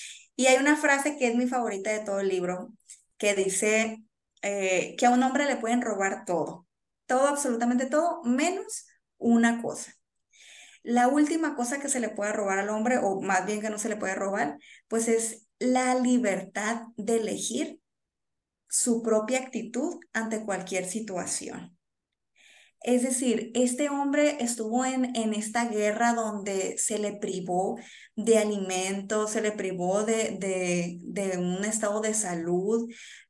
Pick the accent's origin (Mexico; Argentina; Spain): Mexico; Sinaloa; pues yo soy de Sinaloa, de aquí de México.